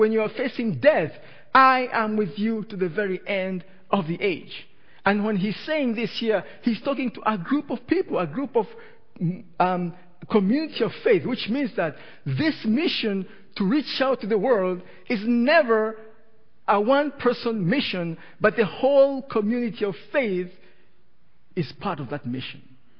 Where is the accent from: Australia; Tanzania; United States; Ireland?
Tanzania; now in Edmonton, Canada; I'm from Tanzania. I'm familiar with the African community in the city.